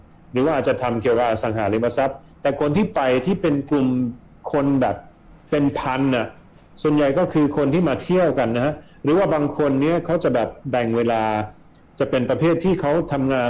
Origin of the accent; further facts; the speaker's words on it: Sweden; Thai is a second language; now in Thailand; ผมเป็นคนสวีเดนนะ